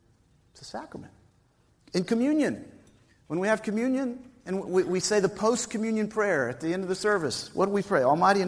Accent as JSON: {"language": "English", "town": "Atlanta", "region": "Georgia", "country": "United States", "tie": "born or raised there", "said": "I'm from Atlanta, Georgia. And was born and raised there. Todd, I was born in Piedmont Hospital. So I'm one of the original folks there."}